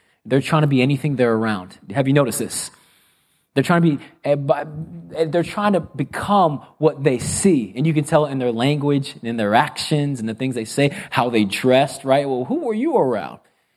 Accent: United States; because I'm very American

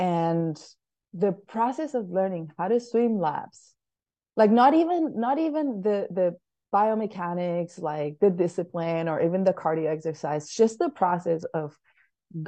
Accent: Balearic Islands, Spain; English is a second language; I'm from Spain, so born and raised in Mallorca.

